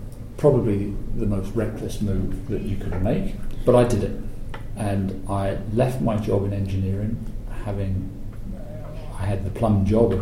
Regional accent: London, United Kingdom; also born or lived in Canada; I was born in Canada to English parents, moved from Canada back to southeast London at the age of two, went to school in southeast London, left school at 16

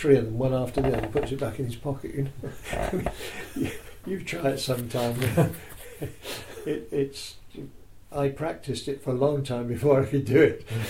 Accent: Stroud, South West England, United Kingdom; also born or lived in Gloucester; My family home was at Stroud, although I was born in Gloucester.

